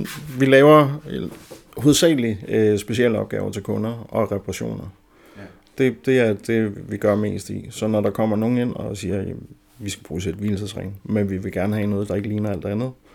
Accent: Kalundborg, Zealand, Denmark; jeg er gammel Kalundborg-dreng, og jeg er vild med min by, og jeg har stor kærlighed til den.

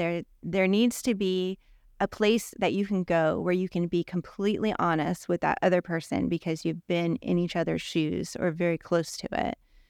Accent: St. Petersburg, Florida, United States; also born or lived in New York, United States / Tarpon Springs, United States / Pinellas Park, United States; I was born in St. Petersburg. I spent a little time in New York and then came back to Tarpon in fifth grade and then back to Pinellas Park in 19. I was in Pinellas Park for 20 years.

